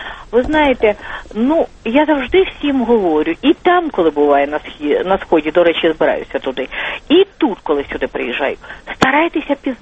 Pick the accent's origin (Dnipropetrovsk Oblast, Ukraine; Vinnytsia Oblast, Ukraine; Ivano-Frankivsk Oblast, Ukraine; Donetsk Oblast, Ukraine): Donetsk Oblast, Ukraine; Але так склалося, що я сама з Донеччини і з Донбасу. Це мій рідний край. І я пишаюся цим. А живу я уже 24 роки в Галичині.